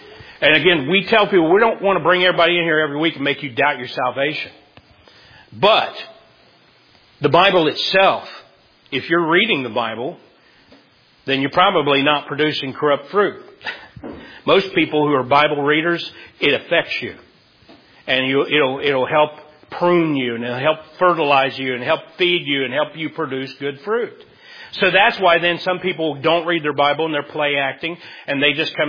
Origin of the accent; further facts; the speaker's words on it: United States; So that's the concern I have as an American is what's going on in my state.